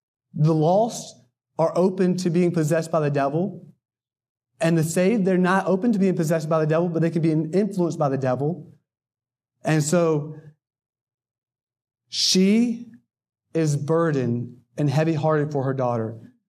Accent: North Carolina, United States; See, I grew up in North Carolina, went to church every Sunday as a little boy, started going to church at 4 years old.

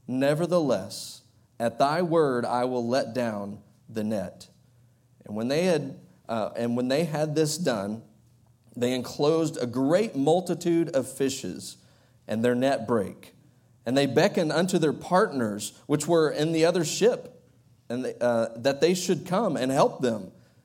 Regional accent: Texas, United States; growing up in East Texas. And sorry, that's West. East Texas, there we go. That's better.

